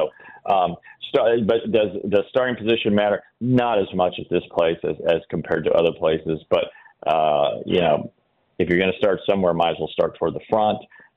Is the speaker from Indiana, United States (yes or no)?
yes; Indiana, United States; growing up in Indiana, when there was snow on the ground, it was great to watch that there was racing